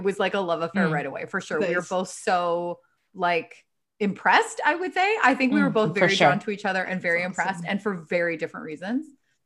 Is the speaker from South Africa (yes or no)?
no; Calgary, Alberta, Canada; I'm originally from Calgary and I had recently, like within a couple months, had just moved back to Canada from Australia.